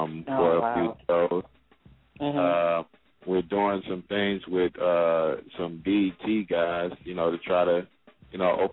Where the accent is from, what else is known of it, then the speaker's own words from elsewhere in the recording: United States; we don't perform in America, and here it is, we're from America